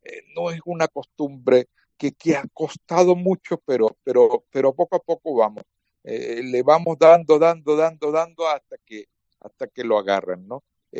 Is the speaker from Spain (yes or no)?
no; Caracas, Capital District, Venezuela; Soy también venezolano, sí. Yo soy de Caracas, Caracas. Mi familia viene de la frontera con Colombia, de una región llamada Táchira, pero yo nací en Caracas, mi familia emigró a Caracas, la capital.